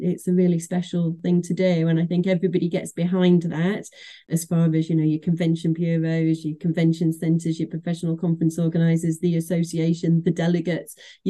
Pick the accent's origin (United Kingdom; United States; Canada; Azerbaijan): United Kingdom; Manchester, North West England; I'm from Manchester